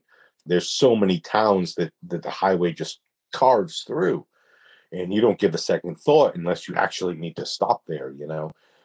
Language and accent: English; East Coast, United States; It's very special growing up on the East Coast, especially this time of year and the history we have and things like that.